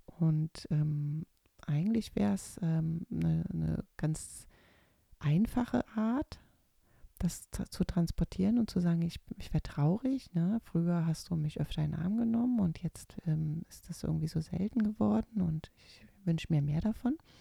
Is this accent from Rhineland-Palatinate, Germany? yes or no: yes; Rhineland-Palatinate, Germany; Oder ich komme aus der Moselregion und da hieß das immer, Kinderwillen ist Kälbertreck.